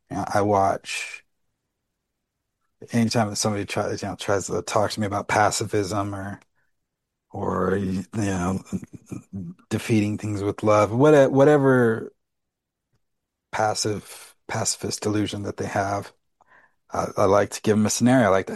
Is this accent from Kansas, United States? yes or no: no; Utah, United States; I grew up in Utah and the police here are fantastic, largely due to the culture here.